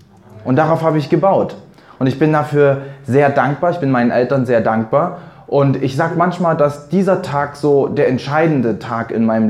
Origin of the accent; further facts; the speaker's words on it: Saxony, Germany; now in Berlin, Germany; Ich komme mittlerweile aus Berlin. Allerdings bin ich aufgewachsen im schönen Sachsen in einer missionarischen Familie.